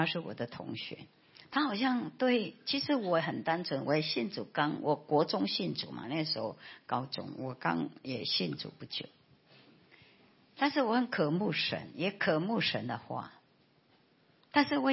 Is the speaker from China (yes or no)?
no; Philippines; now in Taiwan; 我是菲律宾的华侨，神为着把最好的给我，把我从菲律宾带到台湾